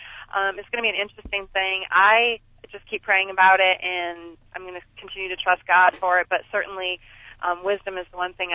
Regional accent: Attica, New York, United States; I'm from Western New York. I'm from a little town called Attica, and most people only know about the place where I grew up because there's a huge maximum security prison there.

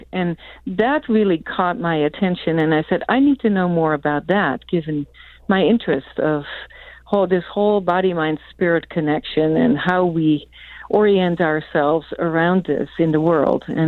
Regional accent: Netherlands; moved away as an adult; now in California, United States; Originally, I was born in Holland, the Netherlands, and probably resided there until I was about 26 years old.

